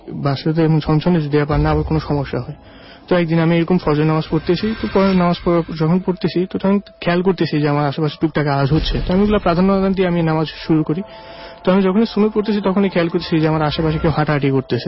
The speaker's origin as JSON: {"language": "Bangla", "town": "Mirpur", "region": "Dhaka Division", "country": "Bangladesh", "said": "আমি মিরপুর থেকে এসেছি।"}